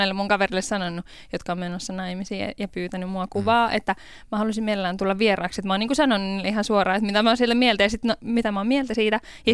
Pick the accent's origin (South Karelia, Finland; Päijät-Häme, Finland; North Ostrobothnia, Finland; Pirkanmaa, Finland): North Ostrobothnia, Finland; Raahe; Mä oon siis Raahesta kotoisin.